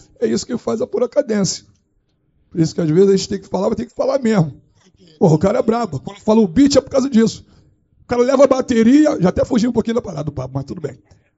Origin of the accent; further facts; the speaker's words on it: Rio de Janeiro, Brazil; Eu sou cria do Morro do Bugiugue, 55 anos de Ilha do Governador